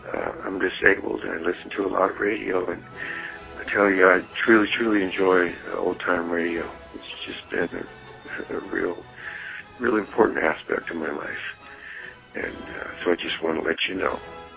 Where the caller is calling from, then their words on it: Patterson, California, United States; Hey, how you doing? … I'm calling from Patterson, California.